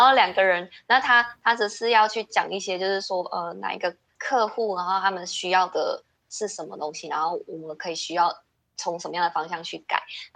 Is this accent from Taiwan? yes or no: yes; Taiwan; 但是我们台湾人可能从小被教育到，就是说你就好好的做事，多做事少说话